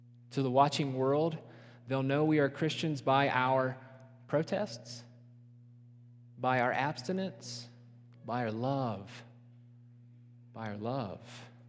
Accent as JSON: {"language": "English", "region": "Appalachia", "country": "United States", "tie": "born or raised there", "said": "Where I grew up in Appalachia, that short list went a little something like this."}